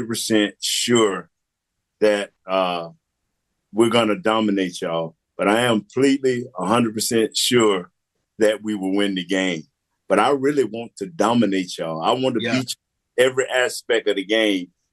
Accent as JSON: {"language": "English", "town": "Orlando", "region": "Florida", "country": "United States", "said": "I'm from Orlando, Florida, before Walt Disney, where we was nothing but not oranges, but oranges."}